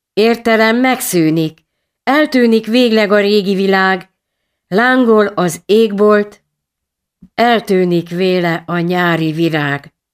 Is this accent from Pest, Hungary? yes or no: yes; Monorierdő, Pest, Hungary; Én Monori Erdőről jöttem